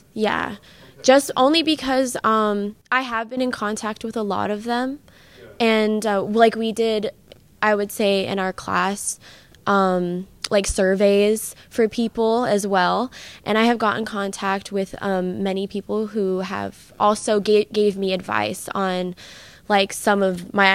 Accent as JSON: {"language": "English", "region": "California", "country": "United States", "said": "I'm from Southern California, okay. But I go to school here."}